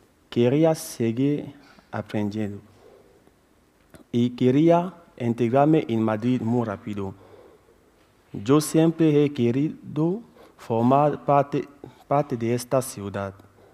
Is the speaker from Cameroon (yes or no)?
yes; Cameroon; moved away as an adult; now in Spain; soy de Camerún. Llegué en España el 7 de junio de 2015. Hace ya 3 años.